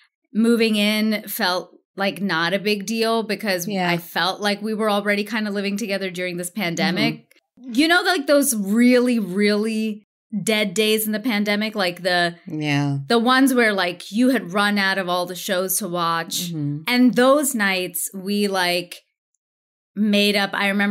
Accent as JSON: {"language": "English", "country": "India", "said": "my mom and I are close, but because I'm Indian, I wasn't even allowed to say I was dating somebody."}